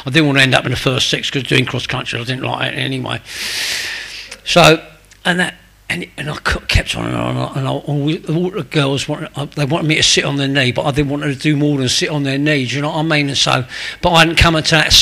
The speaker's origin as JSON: {"language": "English", "region": "London", "country": "United Kingdom", "tie": "born there", "said": "I was born in West London, you know, my parents were Irish. They came over here after the war, they both lost brothers in the war, and I was born in London in 1952, the 4th of April 1952."}